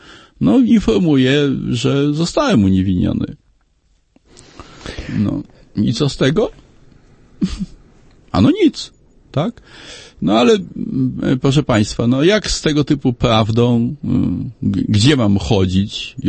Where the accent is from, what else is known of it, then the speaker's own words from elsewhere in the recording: Podlaskie Voivodeship, Poland; ja się urodziłem pod Białymstokiem, wychowałem się na Podlasiu.